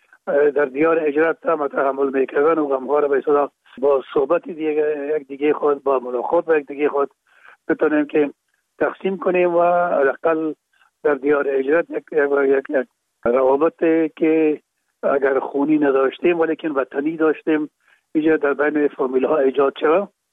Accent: Kabul, Afghanistan; اونجا در شهید کابل به دنیا آمدیم و اونجا مکتب خواندیم

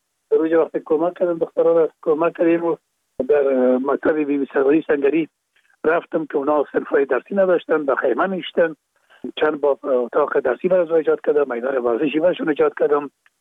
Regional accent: Kabul, Afghanistan; در کابل، شهید کابل به دنیا آمدیم. اصل ما زرکخانه کابل است و خود ما تون پدر ما باز از زرکخانه به شهید انتقال شدن. اونجا در شهید کابل به دنیا آمده و اونجا مکتب خواندیم

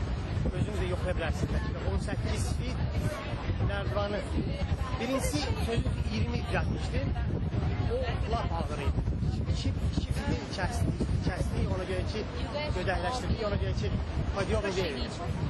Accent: Russia; Sovetski Soyuz vaxtında elə bir ki, atamadan köçüklə, ailəmiz köçüklə, Rusiyyədə böyümüşəm mən uşaqlıqdan.

